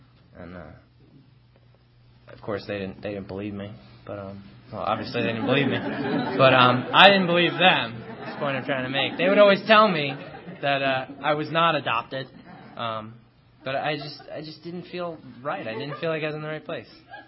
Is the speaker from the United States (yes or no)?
yes; Long Island, New York, United States; I grew up in Long Island, one of six kids.